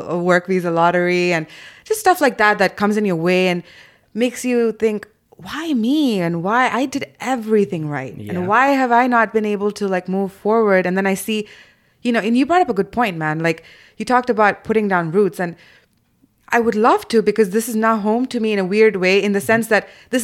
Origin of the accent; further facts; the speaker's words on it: Zambia; I think growing up in Zambia, the US and UK were the only focal points we had